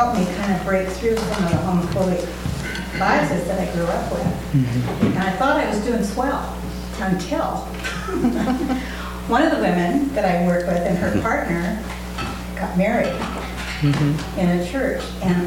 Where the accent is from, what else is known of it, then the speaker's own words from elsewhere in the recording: Seattle, Washington, United States; I'm from Seattle, Washington.